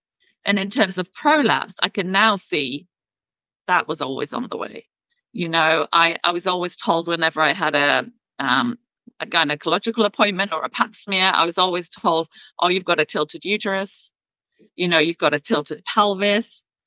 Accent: United Kingdom; and I'm British.

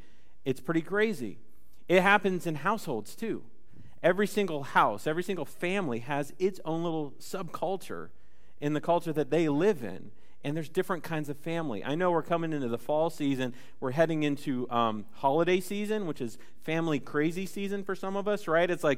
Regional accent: Ohio, United States; also born or lived in Georgia; Like, our family, we grew up in Ohio, and this is hometown for us in Worcester. And we lived in Georgia for about 5 years. And so we moved from Ohio

